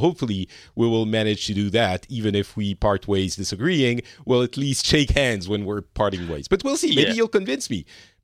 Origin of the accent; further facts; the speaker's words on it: France; now in Finland; I'm currently in Finland, but I'm originally from France.